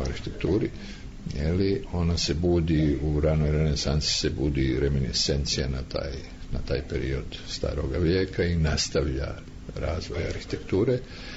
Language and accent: Bosnian; Sarajevo, Federation of Bosnia and Herzegovina, Bosnia & Herzegovina; born there; Ja sam rođen u Sarajevo 46. godine, jeli?